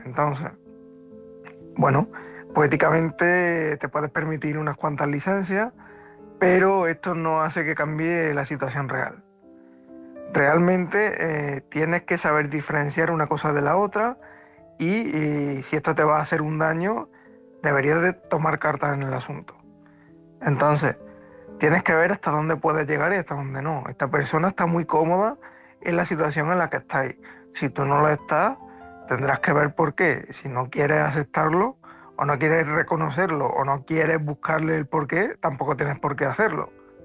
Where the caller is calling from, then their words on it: Córdoba, Andalusia, Spain; corresponsal de Córdoba.